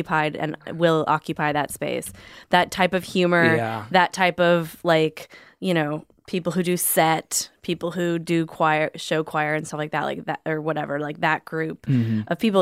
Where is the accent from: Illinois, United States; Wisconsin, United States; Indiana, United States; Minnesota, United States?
Minnesota, United States; Minneapolis; In like the showy nerd, like hammy nerd world that I grew up with in Minneapolis, and like the public school system